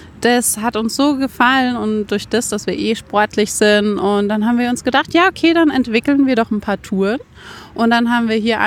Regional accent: Wolfratshausen, Bavaria, Germany; also born or lived in Munich; wir sind in München geboren, aber dann mit einem Jahr dann hergezogen. Deswegen hier aufgewachsen.

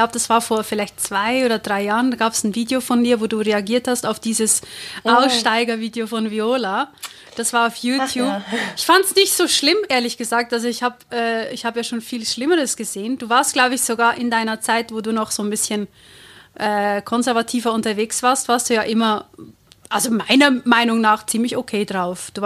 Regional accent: Switzerland; Ich spreche Hochdeutsch, Hochdeutsch. Und ich sage das immer Hochdeutsch, weil bei uns Schweizer und Schweizerinnen gibt es ja keine

